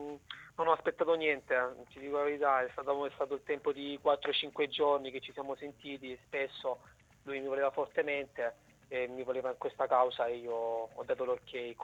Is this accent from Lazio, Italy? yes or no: no; Lecce, Apulia, Italy; sono un leccese, vengo dal sud